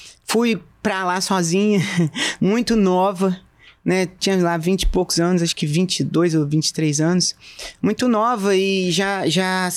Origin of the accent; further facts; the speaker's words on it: Presidente Prudente, São Paulo, Brazil; born there; eu sou nascida em Presidente Prudente, interior de São Paulo. E formei lá, inclusive, né, na universidade.